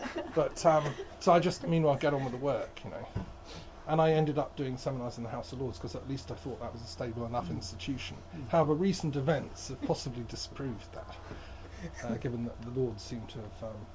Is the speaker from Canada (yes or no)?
yes; Canada; born there; Then I went to Canada independently at the University of Calgary and I'm Canadian by birth.